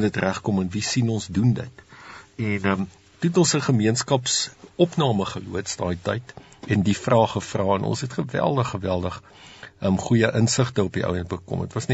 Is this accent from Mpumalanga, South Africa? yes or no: no; Pretoria, Gauteng, South Africa; ek het self in die Moot groot geword, ek is hier gebore en ek het groot geword.